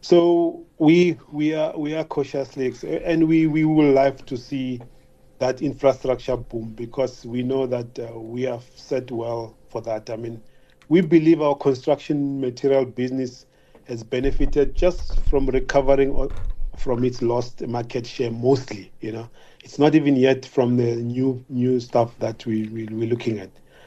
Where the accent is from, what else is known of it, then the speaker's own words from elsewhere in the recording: South Africa; We are proudly South African.